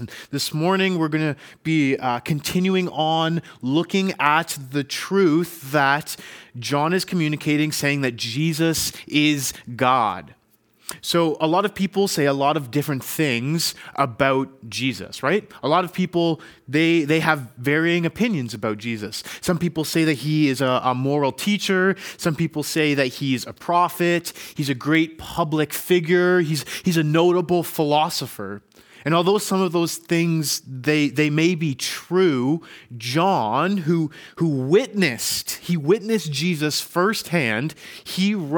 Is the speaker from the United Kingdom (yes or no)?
no; Ottawa, Ontario, Canada; now in Abbotsford, Canada; I'm originally from Ottawa, Ontario. I went to school there. I was raised there, finished high school, and actually moved out to Abbotsford, BC